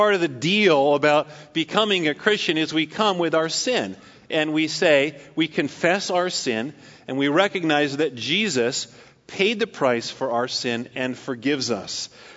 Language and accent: English; Paradise, California, United States; Growing up in Paradise, California, about 100 miles north of here